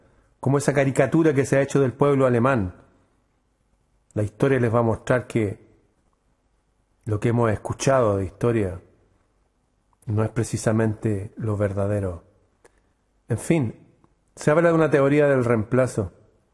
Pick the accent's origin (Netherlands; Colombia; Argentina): Netherlands; esta es una pequeña ciudad de los Países Bajos, mi país de origen